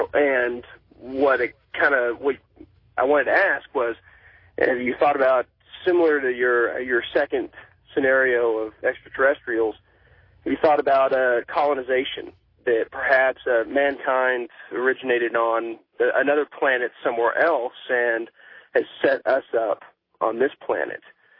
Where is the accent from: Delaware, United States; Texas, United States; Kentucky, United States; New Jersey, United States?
Texas, United States; Amarillo; I'm from Amarillo, Texas